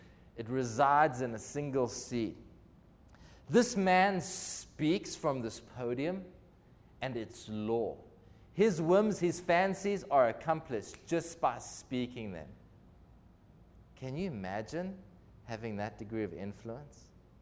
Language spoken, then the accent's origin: English; South Africa; now in Jackson, United States; I live in Jackson, Tennessee, and have done for 11 years, but my accent tells you I'm from somewhere else. I'm a South African.